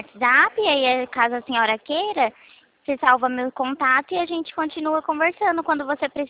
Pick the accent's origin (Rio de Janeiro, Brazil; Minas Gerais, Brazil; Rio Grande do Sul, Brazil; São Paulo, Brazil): São Paulo, Brazil; Limeira; Eu sou de Limeira, São Paulo.